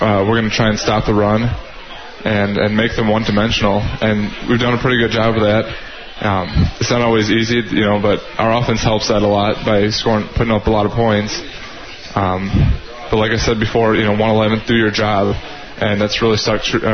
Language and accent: English; Wisconsin, United States; it's still pretty cold to me, even though I'm from Wisconsin, but... yeah, it's not too bad, not as bad as some of these guys that are used to the warmer weather down here in Missouri